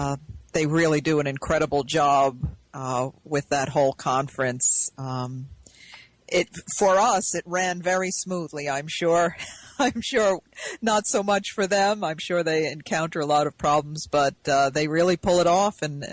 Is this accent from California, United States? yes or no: no; New York, United States; Well, I grew up in the Hudson Valley, and just about everyone I know had sightings.